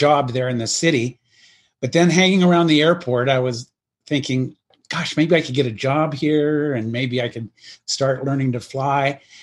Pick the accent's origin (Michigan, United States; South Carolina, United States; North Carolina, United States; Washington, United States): Washington, United States; Olympia; also born or lived in Regina, Canada; I was born in Regina, Saskatchewan, but I was only a year or so old when they came to the States. And I grew up in Olympia, which is south of Seattle. So I grew up in the Pacific Northwest there.